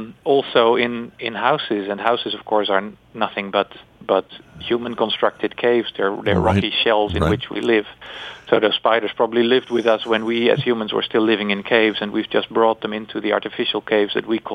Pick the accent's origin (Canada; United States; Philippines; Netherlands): Netherlands; I've seen them in my hometown in the Netherlands